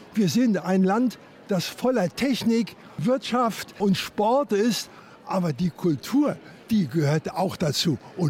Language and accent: German; Preetz, Schleswig-Holstein, Germany; ich komme aus Preetz